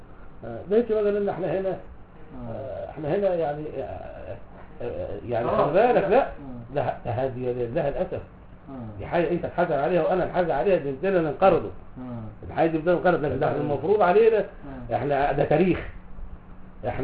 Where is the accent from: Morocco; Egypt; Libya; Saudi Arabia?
Morocco; احنا عندنا كمغاربه ممنوع عندنا